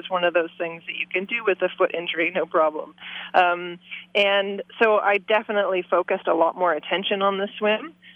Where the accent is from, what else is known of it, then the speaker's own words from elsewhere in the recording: Vancouver, British Columbia, Canada; So it was really a hometown race for me. I mean, Whistler's only a couple hours away from Vancouver